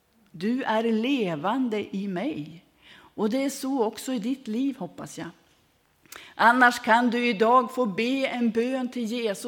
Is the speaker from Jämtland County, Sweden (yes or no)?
no; Västerbotten County, Sweden; för dig som inte känner mig, så kommer jag från Västerbotten och jag har numera 6 stycken syskon i livet.